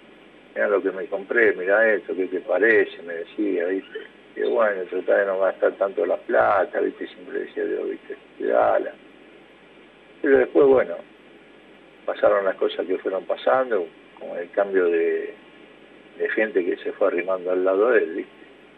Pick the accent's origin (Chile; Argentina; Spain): Argentina; Buenos Aires; born there; donde yo nací allá en Palermo Viejo, viste, en Capital.